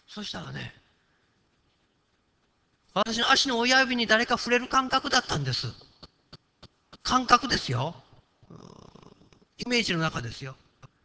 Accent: Kyushu, Japan; なんか九州、よう会ってたんです、私、九州人。

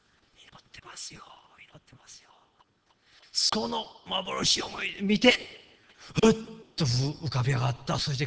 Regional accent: Kyushu, Japan; なんか九州、よう会ってたんです、私、九州人。

